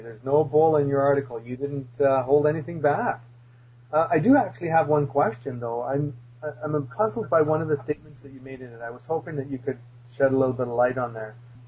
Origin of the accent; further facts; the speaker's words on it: Canada; and me being Canadian, I'd have to say that Canadians are active in that process too